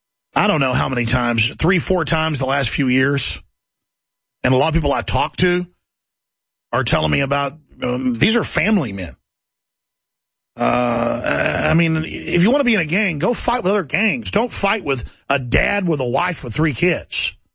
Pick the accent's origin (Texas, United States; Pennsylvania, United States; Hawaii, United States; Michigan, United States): Texas, United States; Dallas; I was talking about Dallas, growing up in Dallas and the thug culture I saw there